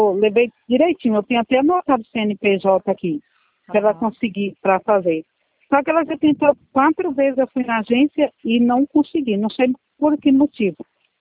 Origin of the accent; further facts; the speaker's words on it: Bahia, Brazil; born there; now in São Paulo, Brazil; Eu nasci na Bahia, mas na verdade, quando eu aposentei na cidade de Capivari.